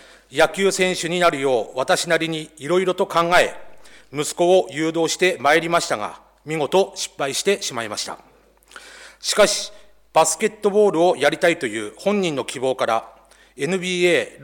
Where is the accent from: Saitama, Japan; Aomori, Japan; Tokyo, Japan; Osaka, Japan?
Aomori, Japan; Wakinosawa; 私の出身地域である脇野沢地区では、冬の恒例行事であるタラのバトリが実施されました